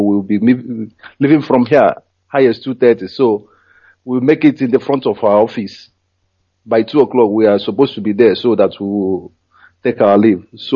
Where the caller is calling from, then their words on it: Barcelona, Catalonia, Spain; I'm calling from Barcelona, Spain.